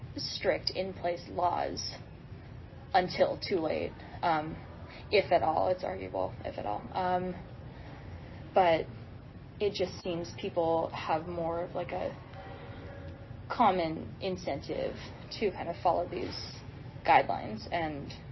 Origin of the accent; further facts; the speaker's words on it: Los Angeles, California, United States; I'm 18 years old. I am a freshman at Northeastern, and I am from Los Angeles.